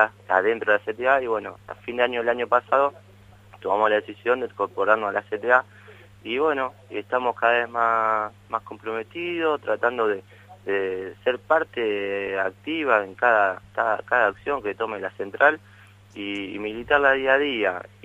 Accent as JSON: {"language": "Spanish", "town": "Ensenada", "region": "Buenos Aires Province", "country": "Argentina", "said": "Nosotros, bueno, yo soy de Ensenada"}